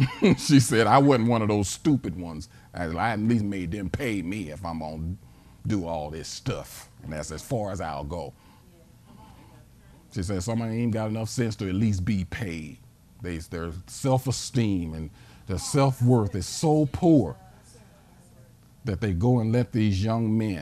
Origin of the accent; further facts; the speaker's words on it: St. Louis, Missouri, United States; I said, I'm from St. Louis, Missouri.